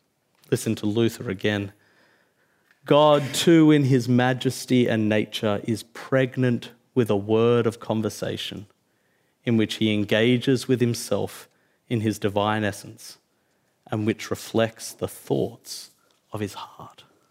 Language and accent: English; Bankstown, New South Wales, Australia; Now, I'm from Bankstown, and a friend of mine once joked about doing a tract about the Trinity for people in Bankstown.